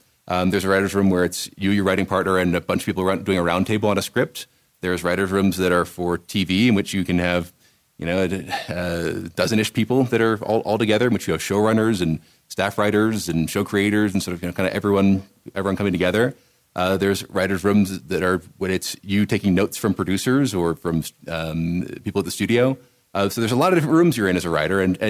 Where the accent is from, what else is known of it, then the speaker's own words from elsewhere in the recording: Washington, District of Columbia, United States; So I grew up in Washington, D.C.